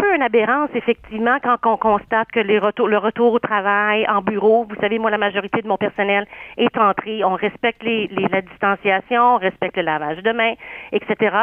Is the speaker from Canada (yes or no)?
yes; Quebec, Canada; nous autres, on n'est pas des Hongrois, on est des Québécois.